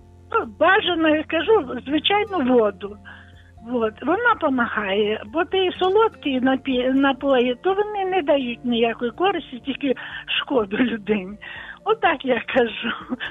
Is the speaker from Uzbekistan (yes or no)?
yes; Tashkent, Uzbekistan; also born or lived in Samarkand; now in Ukraine; я людина восточна. Я народилася на Востоці, в місті Самарканд, а потім мої батьки переїхали в Ташкент.